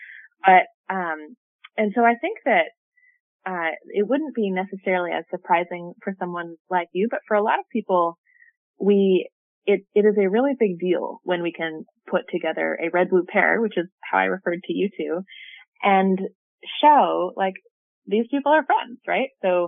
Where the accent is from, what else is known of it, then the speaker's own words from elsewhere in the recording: Kansas, United States; I grew up in Kansas, and there just are a lot of folks I know back home